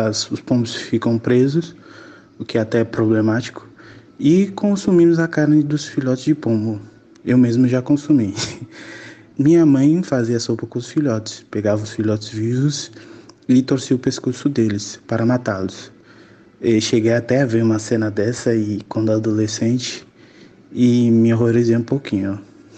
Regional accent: Cape Verde; now in Salvador, Brazil; sou de Cabo Verde, morando em Salvador há 12 anos.

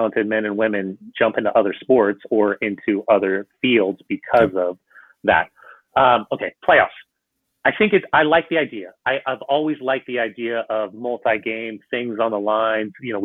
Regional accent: United States; And I can also understand what it looks like from an American format because of growing up in the United States and seeing all of the other sports.

